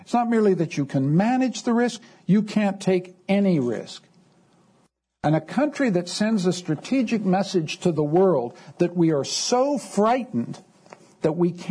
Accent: Canada; I'm not an American, I'm a Canadian, I'm next door, I love you guys

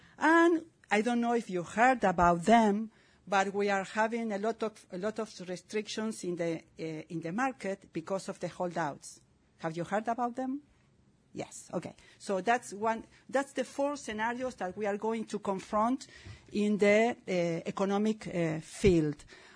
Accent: Argentina; I am from Argentina. I was born in Argentina, raised in Argentina

